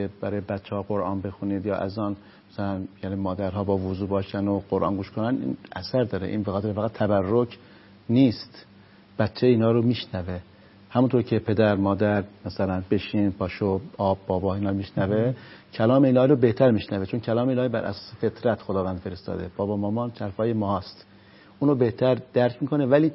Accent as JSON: {"language": "Persian", "town": "Zanjan", "region": "Zanjan Province", "country": "Iran", "tie": "born there", "lives_now": "Qom, Iran", "said": "اصالتا متولد شهرستان زنجان است."}